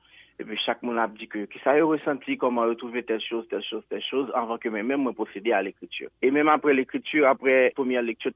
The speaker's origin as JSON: {"language": "French", "country": "Haiti", "said": "c'est réalité pas nous en tant qu'haïtien."}